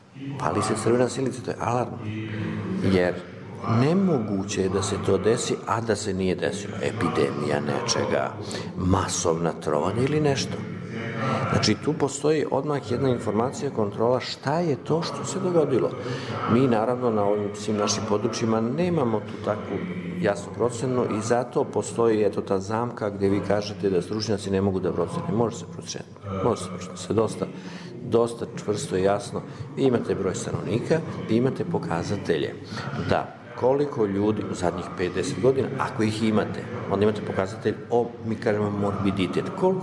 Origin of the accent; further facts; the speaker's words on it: Serbia; Mi smo iz Srbije, evo i tu su kolege iz Novog Sada